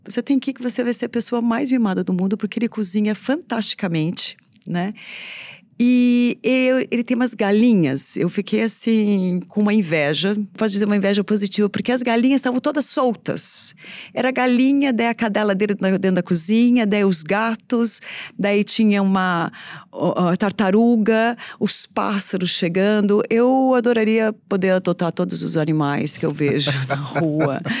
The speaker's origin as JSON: {"language": "Portuguese", "region": "São Paulo", "country": "Brazil", "said": "isso é interior paulista, né? Então não tem como, eu sou daqui, né? O meu pé, eu sou brasileira."}